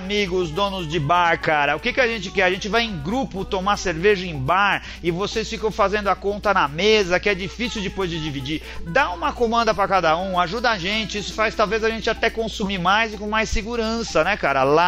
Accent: São Paulo, Brazil; A gente é de São Paulo, acaba mais frequentando os bares daqui

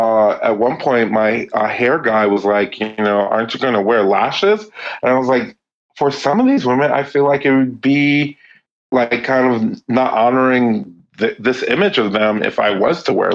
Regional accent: Berkeley, California, United States; Granted, I'm from Berkeley, California

